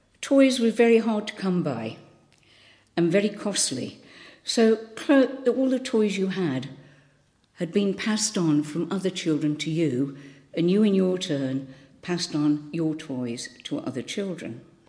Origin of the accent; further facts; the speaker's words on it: Birmingham, West Midlands, United Kingdom; moved away; most of you know that I don't come from this part of the world. I come from Birmingham. I have lost most of my accent, because when I moved down here, I used to talk like this, you know.